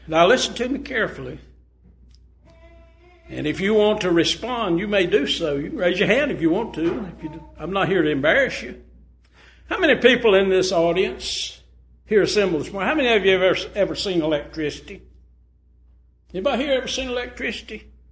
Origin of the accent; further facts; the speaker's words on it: Salisbury, North Carolina, United States; I grew up in Salisbury, North Carolina. I don't know how many of you ever been there.